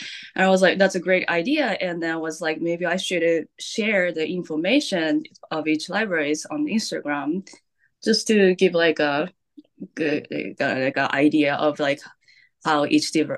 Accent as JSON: {"language": "English", "country": "Japan", "said": "Last summer, our family was supposed to fly to Japan, which is like my home country."}